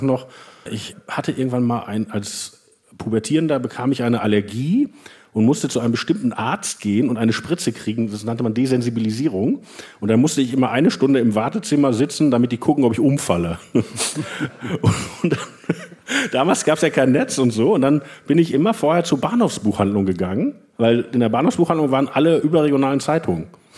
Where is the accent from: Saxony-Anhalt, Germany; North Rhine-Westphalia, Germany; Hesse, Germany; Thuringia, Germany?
North Rhine-Westphalia, Germany; Wanne-Eickel; Ich komme ja aus dem Ruhrgebiet, ich komme aus Wanne-Eickel, wo früher alle in der SPD waren.